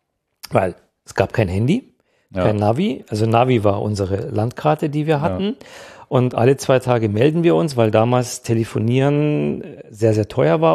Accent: Germany; Ja, wir kommen aus Deutschland, sind mit dem Fahrrad

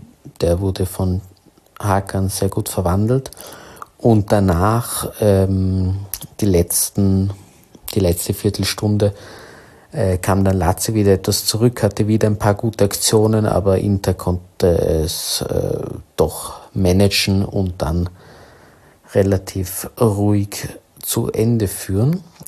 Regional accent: Austria; da ich als Österreicher großer Arnautović-Fan bin

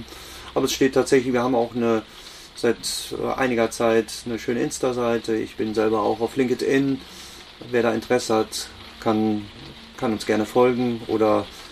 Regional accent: Cologne, North Rhine-Westphalia, Germany; ich komme ursprünglich aus Köln, aus der Nähe von Köln, bin da auch aufgewachsen.

